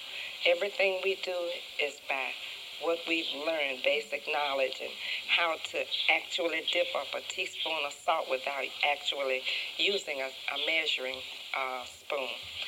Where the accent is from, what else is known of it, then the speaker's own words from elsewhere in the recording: Hollandale, Mississippi, United States; I'm from Hollandale, Mississippi. I grew up in Hollandale, Mississippi with my grandmother.